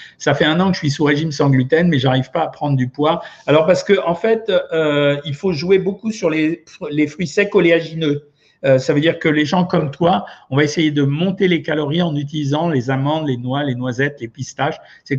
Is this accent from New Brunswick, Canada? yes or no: no; Quebec, Canada; comme je suis québécoise, j'aimerais votre avis sur le sirop d'érable.